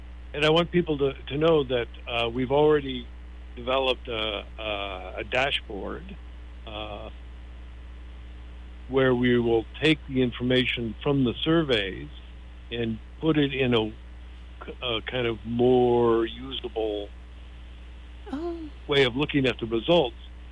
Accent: California, United States; also born or lived in Oahu; now in Kauai, United States; I grew up in California. My wife and I lived on Oahu for a dozen years, and then we moved back to California for about 10 years.

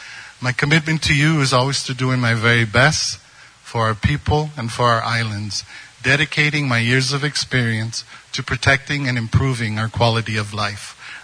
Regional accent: Kauai, Hawaii, United States; I was born and raised on Kauai, from Kipukai Ranch to Waimea Dairy to Hanamalo low-income housing to Old Puhi Plantation Camp.

